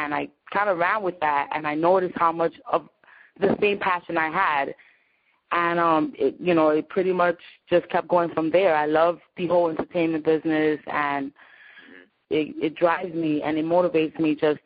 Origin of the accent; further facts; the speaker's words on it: Bronx, New York, United States; My name is, as Tim said … I'm one of the hottest entrepreneurs out. And, I'm from the Bronx, New York, of course. Shout out to all my New Yorkers.